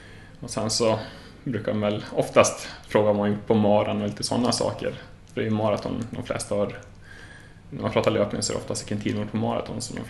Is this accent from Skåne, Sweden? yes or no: no; Sollerön, Dalarna County, Sweden; jag kommer från Sollerön. Det är bara 1,5 mil här från Mora, då, så det är nästgårds i alla fall.